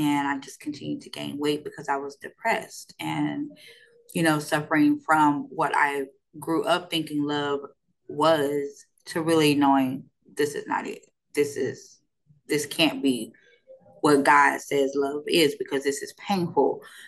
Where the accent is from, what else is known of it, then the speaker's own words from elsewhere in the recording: Dallas, Texas, United States; Okay, I'm from Dallas, Texas. I'm a little country girl. I grew up in an environment where abuse was always around.